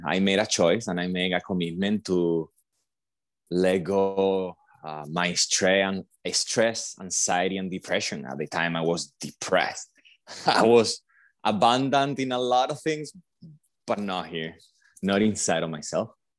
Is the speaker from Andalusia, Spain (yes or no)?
yes; Marbella, Andalusia, Spain; English is a second language; moved away as an adult; now in United States; I'm from Spain originally, from Marbella. I moved to the US about 8 years now. It's been a long time.